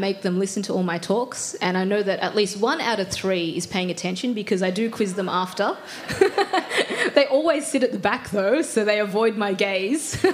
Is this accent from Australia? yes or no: yes; Australia; I'm Australian. I was born here. That's what it says on my passport, and that's it. But, you know, I look like this. … I can speak Tagalog